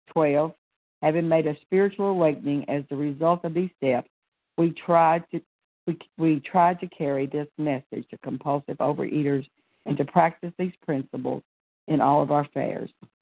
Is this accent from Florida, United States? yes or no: yes; Pensacola, Florida, United States; I'm from Pensacola, Florida